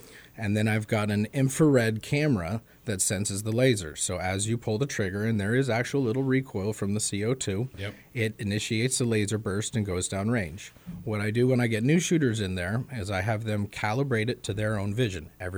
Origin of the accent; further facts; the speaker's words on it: Fairbanks, Alaska, United States; Well, I'm born and raised in Fairbanks. I graduated Lathrop 03.